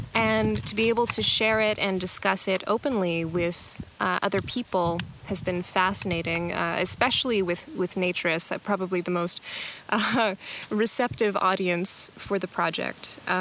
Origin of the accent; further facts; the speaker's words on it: Edmonton, Alberta, Canada; now in Vancouver, Canada; I grew up in Edmonton, Alberta, and I currently live in Vancouver, British Columbia.